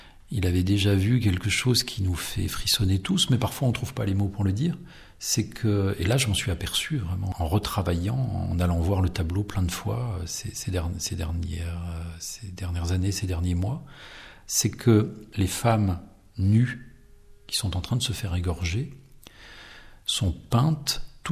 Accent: Rennes, Brittany, France; parce que j'étais rennais, je suis né à Rennes, j'ai fait mes études là-bas à Rennes.

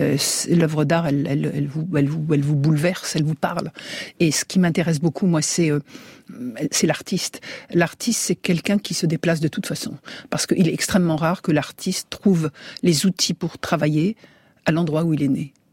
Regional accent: Algiers, Algiers Province, Algeria; born there; je suis né à Alger

